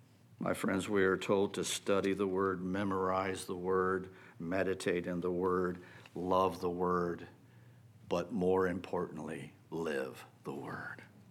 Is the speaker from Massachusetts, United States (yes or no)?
no; West Virginia, United States; And, I'm from West Virginia, which means that we're not the brightest light and sharpest knife in the drawer.